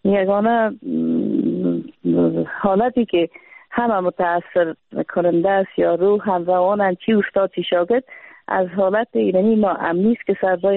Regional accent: Afghanistan; من یک افغان هستم، یک زن افغان هستم

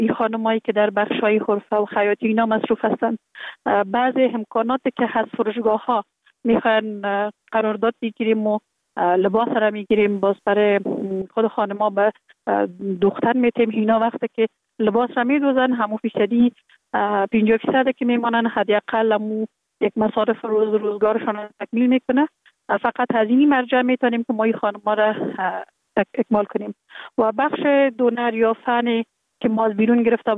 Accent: Kabul, Afghanistan; born there; در کابل زندگی میکنم، در کابل متولد شدیم. در سال 1363 در یک خانه واده روشن فکر، خانواده که از جمله خانواده های اهل معارف کشور بودن متولد شدیم

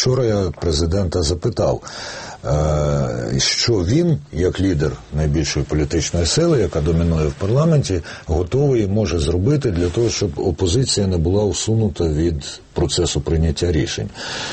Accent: Kyiv, Ukraine; як киянин, я хочу, щоб у нас в місті відбулися вибори

